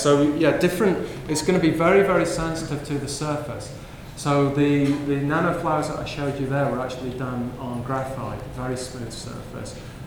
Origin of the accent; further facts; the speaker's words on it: United Kingdom; but I'm British and we like to be miserable a lot of the time.